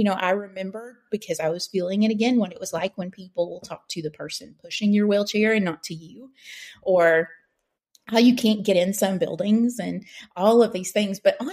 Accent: Appalachia, United States; now in Chattanooga, United States; I live in Tennessee. I grew up in Appalachia. I live in Chattanooga now.

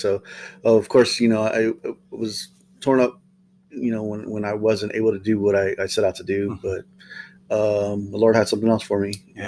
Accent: San Antonio, Texas, United States; I'm from here, yep. Born and raised in San Antonio. We left for a while. Did some work up in the Austin area.

